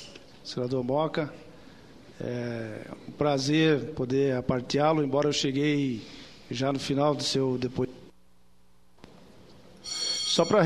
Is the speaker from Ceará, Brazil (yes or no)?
no; Mato Grosso, Brazil; também como mato-grossense, estaremos aqui para apoiá-lo nas suas reivindicações